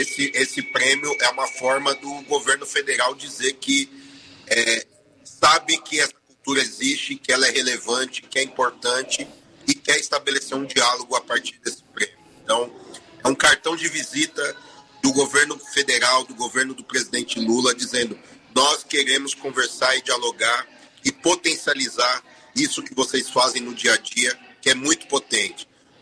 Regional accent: Embu das Artes, São Paulo, Brazil; Eu sou de São Paulo, sou ali da cidade de Embu das Artes, na região metropolitana.

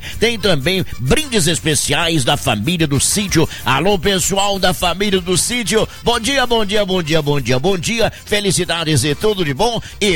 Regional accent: Formosa, Goiás, Brazil; Eu só lembro da minha infância lá em Formosa, 12, 13, 14, 15 anos de idade.

